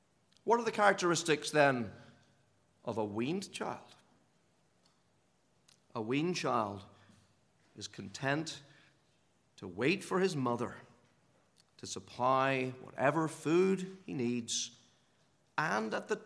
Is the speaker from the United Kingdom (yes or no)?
yes; Northern Ireland, United Kingdom; That's the old metrical version I used to sing growing up in Northern Ireland.